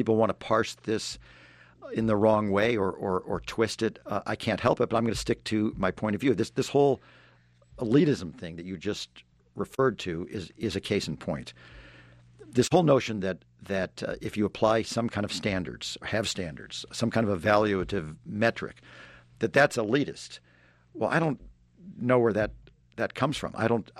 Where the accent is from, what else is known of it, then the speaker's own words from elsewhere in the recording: St. Louis, Missouri, United States; I'm a Midwesterner from St. Louis, which is about 3 hours away.